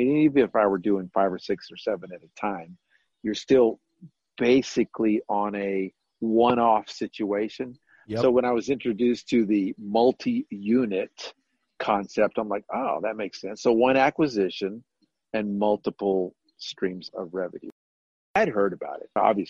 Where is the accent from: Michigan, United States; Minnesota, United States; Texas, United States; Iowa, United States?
Texas, United States; San Antonio; also born or lived in Las Vegas, United States; I'm originally from San Antonio. I'd been born and raised here. And then in 2009, I moved to Las Vegas for real estate opportunity.